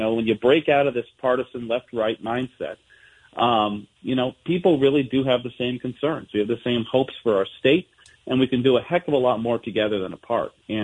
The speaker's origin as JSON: {"language": "English", "town": "Great Falls", "region": "Montana", "country": "United States", "tie": "born or raised there", "said": "I'm a fifth-generation Montanan, proudly raising the 6th. I grew up in Great Falls, proud product of those public schools."}